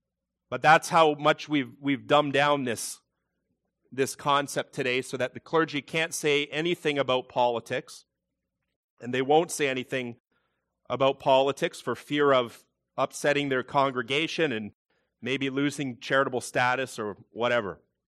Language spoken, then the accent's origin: English; Canada; It's heavy as a Canadian, a citizen of this country, and also the wider world.